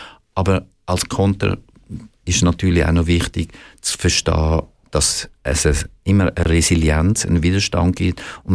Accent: Switzerland; Das unterschätzt man als Schweizer.

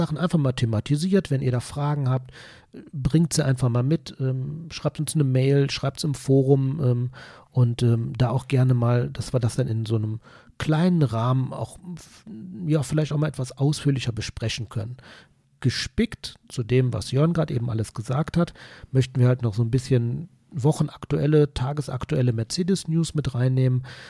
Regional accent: North Rhine-Westphalia, Germany; ich komme aus dem Kölner Raum

